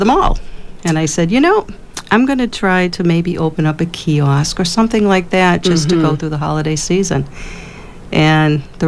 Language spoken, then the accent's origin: English; Brockton, Massachusetts, United States; I am. I grew up in the Brockton area. My dad was a custodian for the Brockton school system.